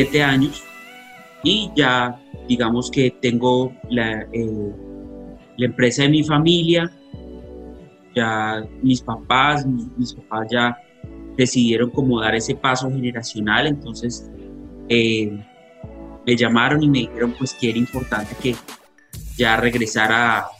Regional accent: Cúcuta, Norte de Santander, Colombia; Yo soy cucuteño, salí del colegio Calasanz de Cúcuta. Me fui a hacer mis estudios en Bogotá, en la Universidad Javeriana. Y posteriormente estuve allá trabajando un tiempo.

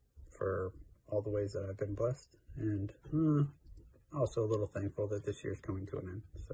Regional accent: York, Pennsylvania, United States; I'm from York, PA, and this is what I've been most thankful for this year.

